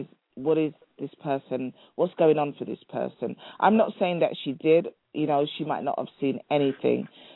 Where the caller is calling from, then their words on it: United Kingdom; From the UK.